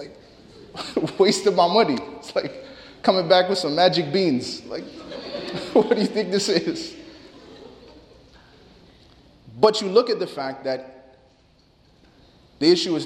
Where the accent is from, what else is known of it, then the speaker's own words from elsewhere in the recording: Chicago, Illinois, United States; We have a saying where I grew up in Chicago that, you know, if you have a dollar left, you know, you grow up poor.